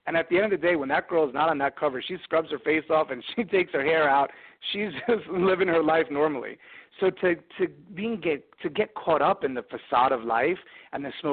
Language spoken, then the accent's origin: English; New York, United States; now in Boulder, United States; And being that I grew up in New York and especially into a family that was high society